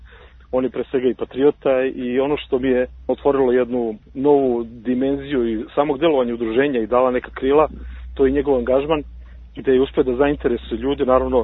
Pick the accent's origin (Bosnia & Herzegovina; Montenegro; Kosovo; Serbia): Serbia; Valjevo, Kolubara District; evo dok je bio ovdje još Valjevo, meni lični prijatelj, evo i odrasli smo zajedno